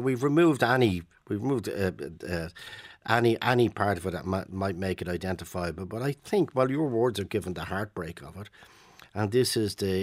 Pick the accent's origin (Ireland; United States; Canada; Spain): Ireland; Leinster; Well, I was brought up in Clatagreen.